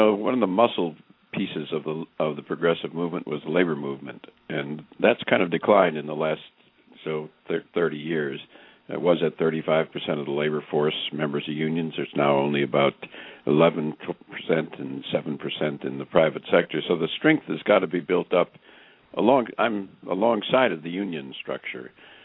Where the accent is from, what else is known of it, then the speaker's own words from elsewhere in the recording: Racine, Wisconsin, United States; I'm from Wisconsin, one of the industrial cities of Wisconsin, Racine